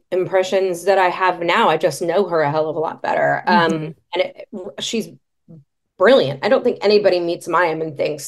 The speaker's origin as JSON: {"language": "English", "region": "New York", "country": "United States", "said": "And being a New Yorker, or being, you know, being from the East Coast, just being an East Coast girl, like I talk quickly. It's, you know, I've lived in the South now for 17 years."}